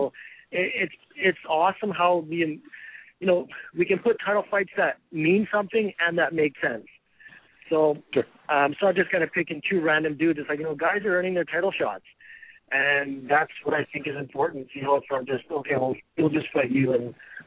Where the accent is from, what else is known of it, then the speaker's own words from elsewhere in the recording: Victoria, British Columbia, Canada; And where I'm originally from, well, I'm from Victoria, BC, and there wasn't a quality event there.